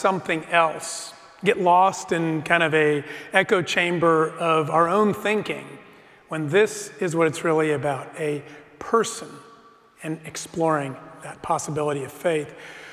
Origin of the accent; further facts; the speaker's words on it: El Paso, Texas, United States; I grew up in El Paso, and my family off and on attended a church.